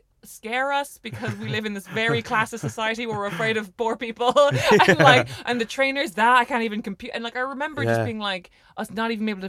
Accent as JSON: {"language": "English", "country": "Ireland", "tie": "born or raised there", "said": "I remember growing up in Ireland"}